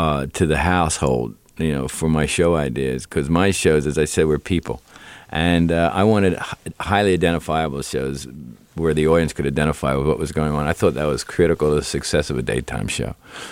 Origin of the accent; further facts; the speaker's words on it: Philadelphia, Pennsylvania, United States; particularly being a Philadelphian.